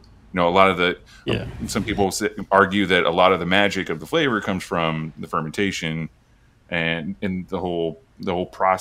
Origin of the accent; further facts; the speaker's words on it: Oklahoma, United States; I'm originally from Oklahoma, and we would just road trip from there, once or twice a year.